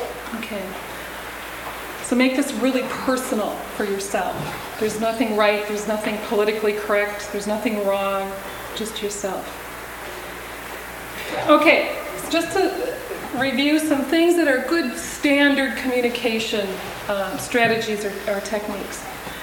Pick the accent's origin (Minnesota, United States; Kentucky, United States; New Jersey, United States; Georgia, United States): Minnesota, United States; Mankato; I'm from Mankato, Minnesota.